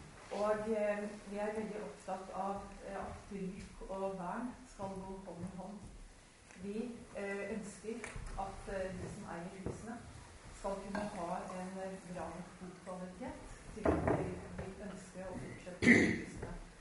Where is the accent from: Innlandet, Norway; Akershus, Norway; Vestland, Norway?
Akershus, Norway; Drøbak; Jeg kommer fra Drøbakfjell, og